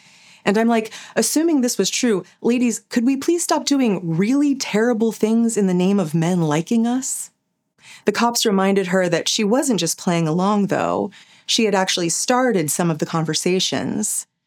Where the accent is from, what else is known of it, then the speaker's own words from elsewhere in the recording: Midwest, United States; now in New York City, United States; I'm a Midwesterner who now lives in New York City